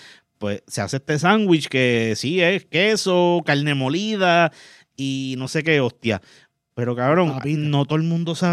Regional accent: Caguas, Puerto Rico; now in Carolina, Puerto Rico; Es que tú sabes que aunque yo vivo en Carolina... Como yo me crié en Caguas y mi vida se hizo básicamente entre Caguas y San Juan.

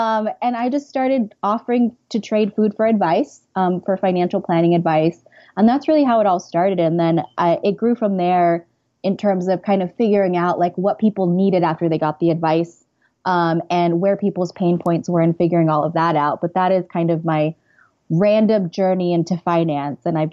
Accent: California, United States; moved away as an adult; also born or lived in Santa Barbara; now in New York, United States; I'm originally from California. I went to school in Santa Barbara and I moved to New York

